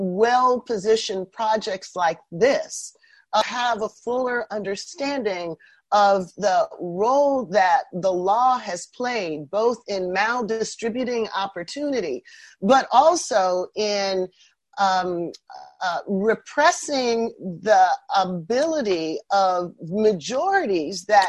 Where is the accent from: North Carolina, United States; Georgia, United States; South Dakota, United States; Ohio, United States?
Ohio, United States; Canton; So I grew up about 90 minutes from where you grew up. I grew up in Canton, Ohio.